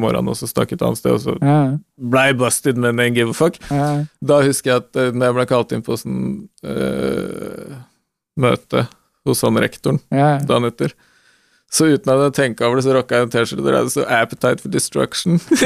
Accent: Gjerdrum, Akershus, Norway; så vokste jeg opp i Gjerdom på sånne byggefelt, sånn der liksom på Romerike, med tette kids på min egen alder.

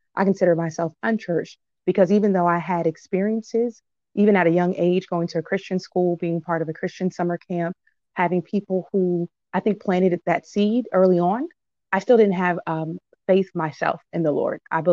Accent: Upper Marlboro, Maryland, United States; also born or lived in Washington, United States; I'm from the Washington, D.C. area, born in D.C., raised in Upper Marlboro, Maryland. Kind of suburbanite, but it's all good.

